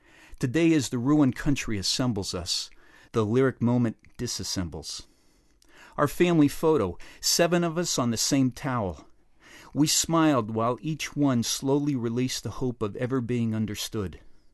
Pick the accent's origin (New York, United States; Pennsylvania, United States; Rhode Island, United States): Pennsylvania, United States; I grew up in Pennsylvania, and one thing that people everywhere east of Ohio do during the summertime is they vacation at the shore.